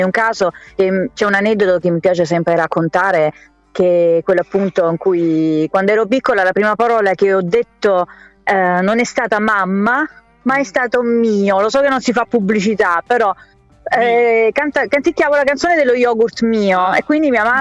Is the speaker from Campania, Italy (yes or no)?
no; Manduria, Apulia, Italy; Sì, sono pugliese, sono di Manduria, in provincia di Taranto.